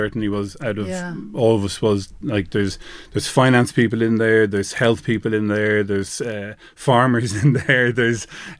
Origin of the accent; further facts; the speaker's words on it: Dublin, Leinster, Ireland; Yeah, born and reared South County Dublin.